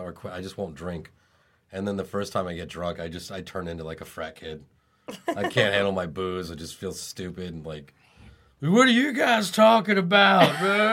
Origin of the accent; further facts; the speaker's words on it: Sterling Park, Virginia, United States; Yeah, I grew up in Sterling Park, Virginia.